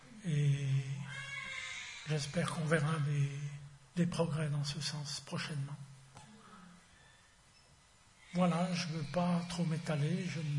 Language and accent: French; Villeurbanne, Auvergne-Rhône-Alpes, France; dans la rue où j'ai grandi, là, à Villeurbanne